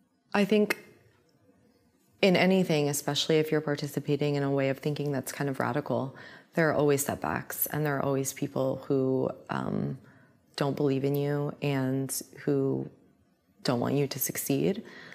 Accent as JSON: {"language": "English", "region": "Indiana", "country": "United States", "tie": "born or raised there", "said": "I mean, I feel really lucky because like I grew up in Indiana and I had friends who were going on spring break to the Creationism Museum in Kentucky and who didn't believe in evolution."}